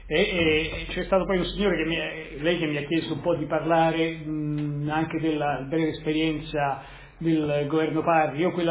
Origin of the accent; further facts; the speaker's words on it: Rome, Lazio, Italy; accent: Roman; now in Milan, Italy; io abito anche lì vicino, caso vuole, perdonate l'impressione romana, ma sono milanese, rimilanesizzato da 20 anni, però sono romano, sono ritornato su, al nord.